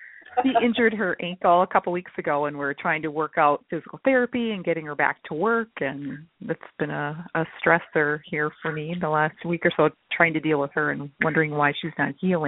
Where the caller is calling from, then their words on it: St. Paul, Minnesota, United States; I'm calling from Minnesota. Actually, St. Paul.